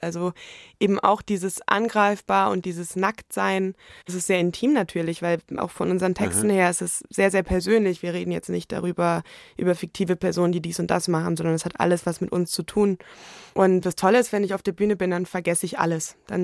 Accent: Munich, Bavaria, Germany; Also ich bin sehr glücklich, in München groß geworden zu sein und auch hier zu wohnen.

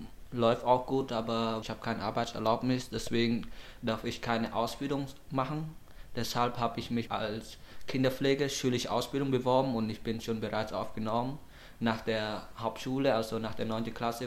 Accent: Cambodia; German is a second language; Ich komme aus Kambodscha. Neben Hauptstadt ist Phnom Penh und das ist mein Stadt heißt Dakhel und das ist ungefähr 80 Kilometer entfernt.

